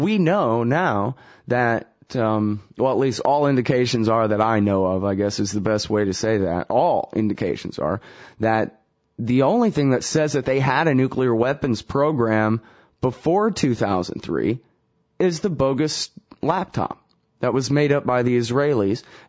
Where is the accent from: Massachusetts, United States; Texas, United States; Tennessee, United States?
Texas, United States; I'm not quite from around here, boy, but I am from Texas.